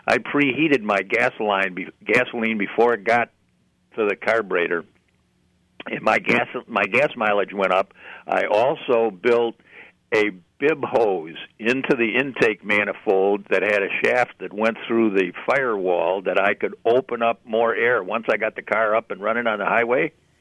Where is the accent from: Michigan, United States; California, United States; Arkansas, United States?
Michigan, United States; Detroit; now in White Lake, United States; I would just say, I grew up in Detroit. I'm pushing 70 now.